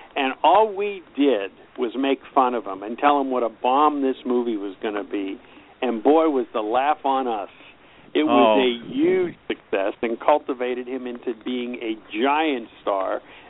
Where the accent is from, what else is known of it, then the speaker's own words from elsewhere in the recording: Penn Hills, Pennsylvania, United States; also born or lived in Churchill; When I was about 16, my family moved, and I ended up in Churchill. So I graduated from Churchill High, and then I went to Pitt. But I grew up, my first 16 years were in Penn Hills.